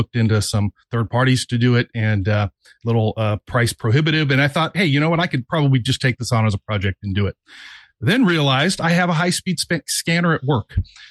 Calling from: Buena Park, California, United States; Hi, guys. … from Buena Park.

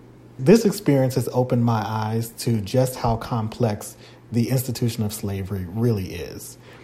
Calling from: San Antonio, Texas, United States; I'm joining from San Antonio, Texas.

